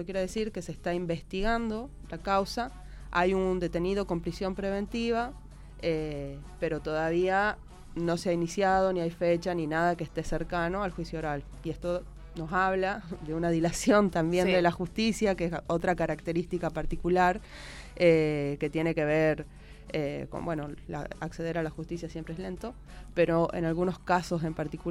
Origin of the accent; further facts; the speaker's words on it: Tucumán, Argentina; en Tucumán, de donde vengo yo